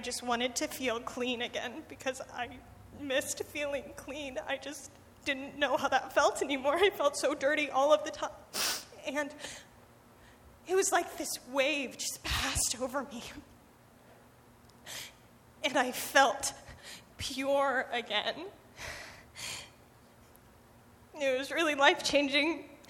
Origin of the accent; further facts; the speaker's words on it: Oregon, United States; I'm from Central Oregon. I'm spending the summer over here with family life.